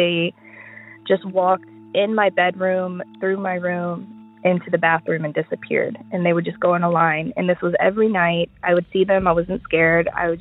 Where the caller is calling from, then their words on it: Germany; I am calling from Germany, but my stories happened in Tennessee.